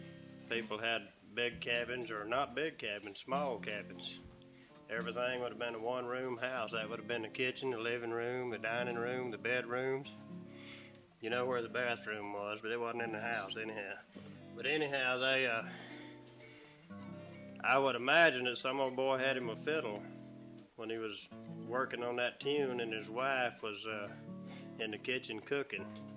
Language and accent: English; Alabama, United States; also born or lived in Daleville, Alabama; I was raised in Alabama. I was born in Daleville, Alabama. I'm 52 years old.